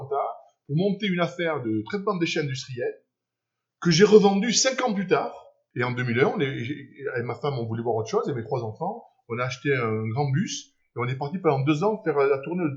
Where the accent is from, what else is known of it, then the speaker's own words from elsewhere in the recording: Nouvelle-Aquitaine, France; Donc, on est rentré à Biarritz, tu vois, et pour élever les enfants, pour qu'ils connaissent leur famille. Moi, je suis basque